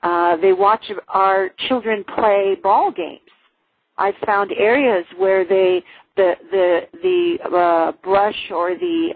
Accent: the South, United States; growing up in the South, you know, boogeymen's under the bed and stay in your bed, don't come out of your bed at night and just all kinds of things.

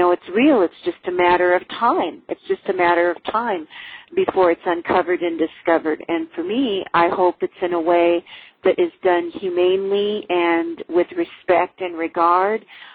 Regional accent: the South, United States; growing up in the South, you know, boogeymen's under the bed and stay in your bed, don't come out of your bed at night and just all kinds of things.

